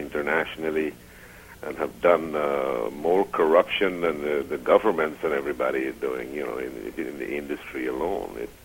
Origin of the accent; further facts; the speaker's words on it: Sweden; though I don't look like a Swede. I'm of Indian extraction, and I've lived in Sweden most of my life